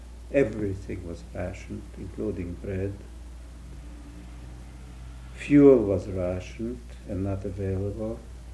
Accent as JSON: {"language": "English", "region": "Vienna", "country": "Austria", "tie": "born or raised there", "said": "I grew up in Vienna. And when I was 6 years old, World War I started."}